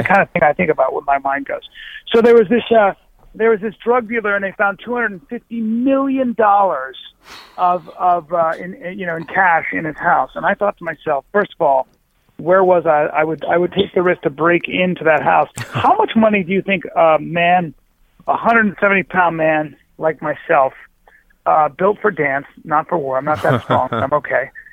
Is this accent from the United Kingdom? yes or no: no; Philippines; born there; Oh, I was born in the Philippines.